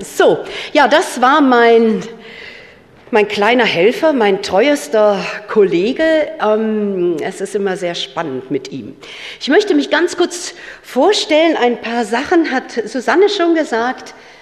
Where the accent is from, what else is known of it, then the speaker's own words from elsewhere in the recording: North Rhine-Westphalia, Germany; aufgewachsen in Nordrhein-Westfalen, Jahrgang 62.